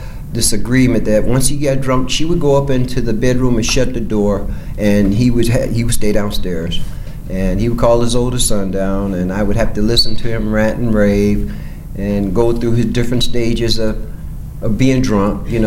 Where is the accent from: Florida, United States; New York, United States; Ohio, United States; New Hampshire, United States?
Ohio, United States; Akron; As far as background concerned, I was raised in Akron, Ohio. Raised there.